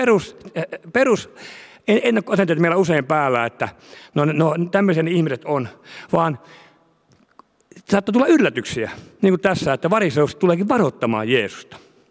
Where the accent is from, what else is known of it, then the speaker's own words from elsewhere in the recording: Viiala, Pirkanmaa, Finland; Mä oon kotoisin, tai asun Viialassa. Se on Akata ja Akata on myöskin Toijala.